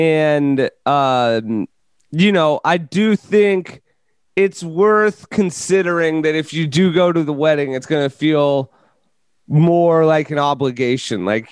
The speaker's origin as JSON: {"language": "English", "region": "California", "country": "United States", "tie": "born or raised there", "said": "Well, that was a thing when I grew up in California that apparently was not a thing in Maryland."}